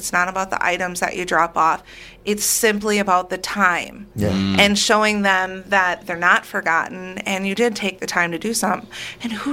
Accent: Wisconsin Rapids, Wisconsin, United States; I grew up here in Wisconsin Rapids.

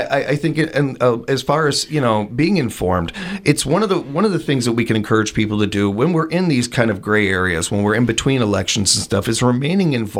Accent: Chicago, Illinois, United States; I grew up in a very political family and we're from Chicago. I can't help still paying attention to Chicago.

